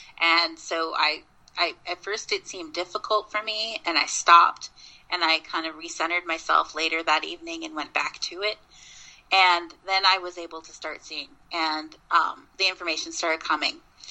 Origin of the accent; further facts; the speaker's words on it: Minnesota, United States; I wondered if my remote viewing was so successful in Minnesota because I'm from Minnesota, that I'm part Native American.